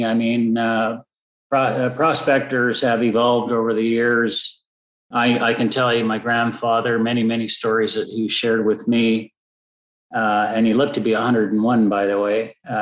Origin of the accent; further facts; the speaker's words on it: Toronto, Ontario, Canada; I was born in Toronto. Don't hold that against me. my parents Moved around a little bit in and around the Toronto area